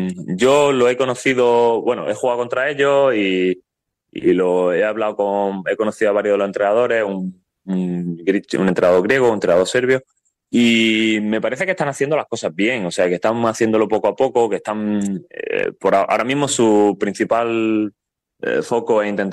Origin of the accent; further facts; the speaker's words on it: Granada, Andalusia, Spain; yo soy de Granada y bueno, tenemos la Sierra Nevada cerca, tenemos la naturaleza cerca